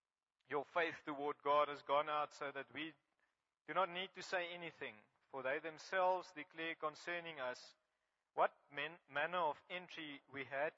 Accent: Graaff-Reinet, Eastern Cape, South Africa; first language Afrikaans; English is a second language; was born in an Afrikaans culture. I used English for self-defense. So Alistair and I grew up in Graaf-Reinet, and he was in Union High. I was in Volk School

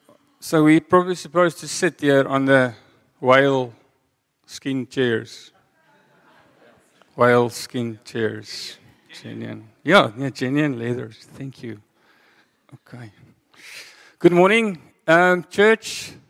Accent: Free State, South Africa; English is a second language; now in Cape Town, South Africa; I'm from the Free State, so please excuse my English. I learned English a little bit in school, but most of it Friday evenings from MacGyver and the A-Team.

